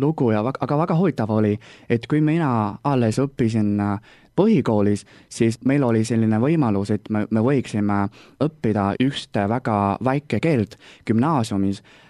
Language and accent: Estonian; Beijing, China; Estonian is a second language; now in Tartu, Estonia; Ma olen pärit Pekingist, Hiinast ja ma olen eesti keelt õppinud siiani juba 5 aastat.